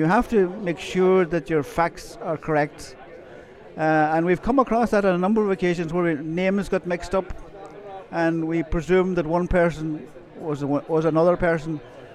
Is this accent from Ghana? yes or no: no; Ardara, Ulster, Ireland; born there; Oh, absolutely, yeah. I was born in Ardra